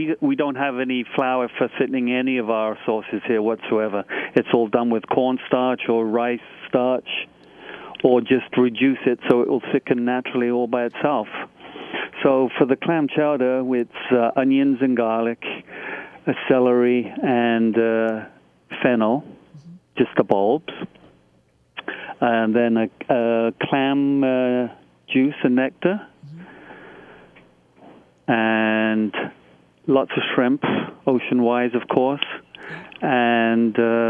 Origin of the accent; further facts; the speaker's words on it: England, United Kingdom; Being English, I like my curries.